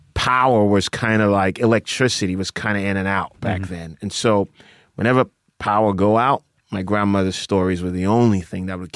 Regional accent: Accra, Greater Accra, Ghana; So I grew up in Accra.

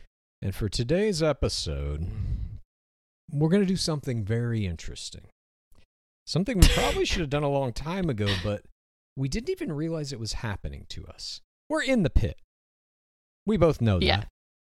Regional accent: Spokane, Washington, United States; born there; I was born in Spokane, Washington, on an Air Force base called Fairchild Air Force Base.

